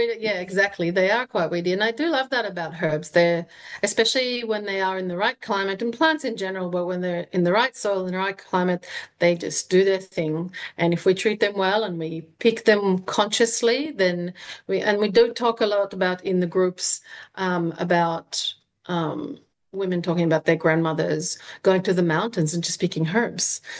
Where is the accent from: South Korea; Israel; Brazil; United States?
Israel; all the spices, all the herbs, vegetables that I've never seen before growing up in Israel.